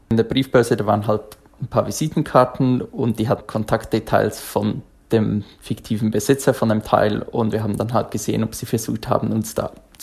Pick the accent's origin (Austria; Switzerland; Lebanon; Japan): Switzerland; Die Schweiz freut uns natürlich als Schweizer